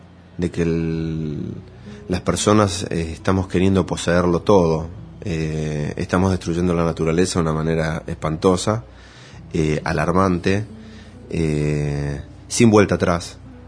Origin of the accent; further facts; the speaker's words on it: Buenos Aires, Argentina; Yo, digamos, como porteño veo que por ahí hay mucha gente que de buena onda por ahí acepta mi música